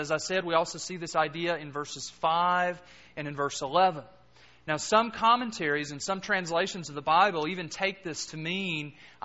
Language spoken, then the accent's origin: English; Kentucky, United States; I'm from Kentucky, and being from Kentucky, I'm a big Kentucky basketball fan.